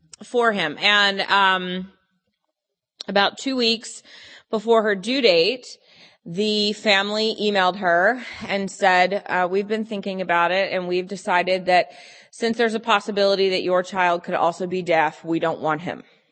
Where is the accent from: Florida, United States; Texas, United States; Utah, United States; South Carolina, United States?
Texas, United States; Well, I am from Texas, so howdy. It's good to be here with y'all.